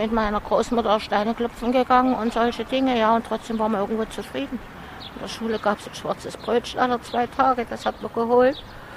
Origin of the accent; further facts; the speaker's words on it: Leipzig, Saxony, Germany; man hier sitzen kann, dass Leipzig wieder so wunderschön ist, dass so viel gemacht wird. Ich liebe meine Heimatstadt.